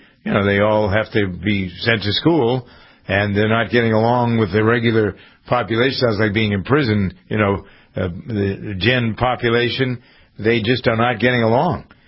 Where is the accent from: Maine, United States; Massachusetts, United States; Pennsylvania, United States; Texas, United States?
Massachusetts, United States; Framingham; In my hometown, Framingham, they've had fights.